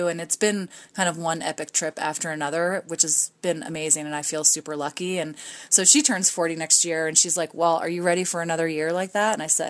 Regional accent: Vermont, United States; moved away as an adult; I grew up skiing on the East Coast in Vermont and whatnot. And then I moved out west pretty much right after college.

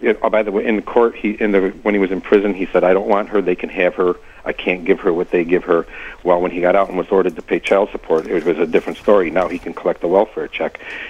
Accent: Bradenton, Florida, United States; I'm from Bradenton, but my case was in Miami

